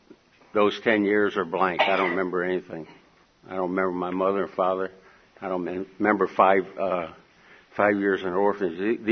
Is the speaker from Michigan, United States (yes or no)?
no; Durham, North Carolina, United States; born there; I was born in Durham, North Carolina, just a few years ago, like 66. I think my birth certificate's wrong. I'm only 46. And emotionally, I'm probably 18.